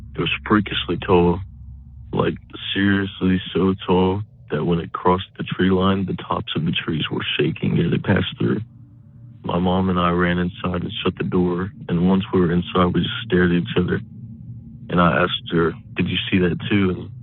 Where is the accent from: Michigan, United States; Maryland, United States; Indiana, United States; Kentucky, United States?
Kentucky, United States; I'm from Kentucky.